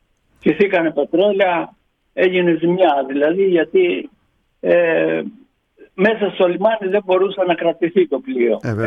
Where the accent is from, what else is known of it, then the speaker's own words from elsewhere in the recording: Greece; ήταν μια πολύ ωραία επαφή με την Ελλάδα, με την πατρίδα μου.